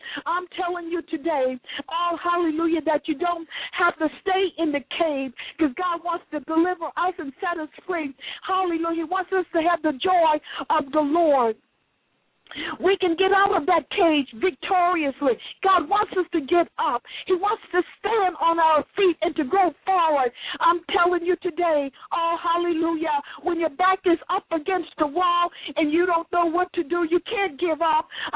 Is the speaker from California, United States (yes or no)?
no; New Orleans, Louisiana, United States; if you remember, we're from New Orleans here, and people eat a lot of oysters